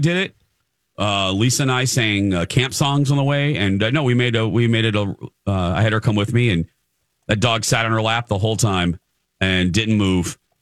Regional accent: Indiana, United States; I love the city. But, you know, I was raised in Indiana. My papa and my grandma were little hillbillies. So I love the country.

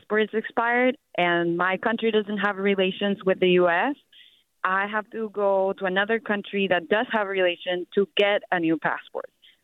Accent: Venezuela; now in United States; I'm originally from Venezuela, and even though I am now a green card holder, because my passport is expired and my country doesn't have relations with the U.S.

